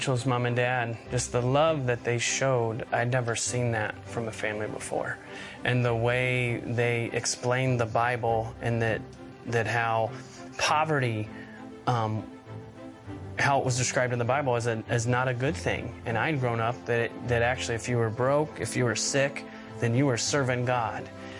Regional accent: Indianapolis, Indiana, United States; We're from Indianapolis, Indiana, on the west side.

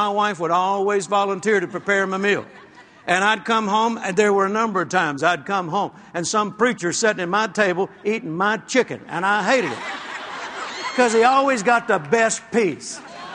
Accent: Shreveport, Louisiana, United States; Kenneth Copeland came, 1969, to our hometown, Shreveport, Louisiana.

